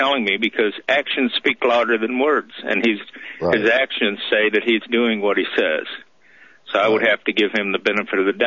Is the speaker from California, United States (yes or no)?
no; Tennessee, United States; I'm from Tennessee.